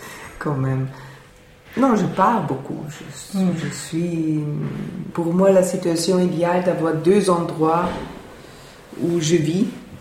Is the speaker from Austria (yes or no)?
yes; Vienna, Austria; Je suis partie plusieurs fois de Vienne. Je suis toujours rentrée, retournée. Quand j'étais jeune, je voulais toujours partir, ne pas vivre dans cette ville.